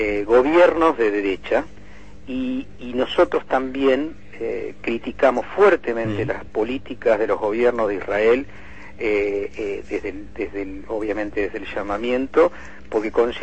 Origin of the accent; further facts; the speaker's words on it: Argentina; nosotros, como argentinos judíos, también lo condenamos